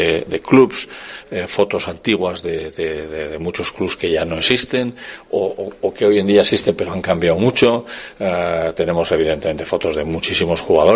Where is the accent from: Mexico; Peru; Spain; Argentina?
Spain; Bilbao, Basque Country; porque no somos tan chulitos, aunque somos de Bilbao